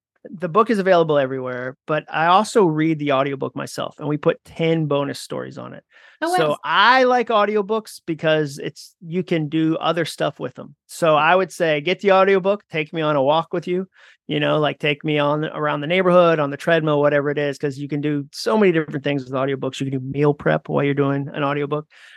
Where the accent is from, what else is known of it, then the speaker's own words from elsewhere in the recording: Massachusetts, United States; I grew up in Massachusetts.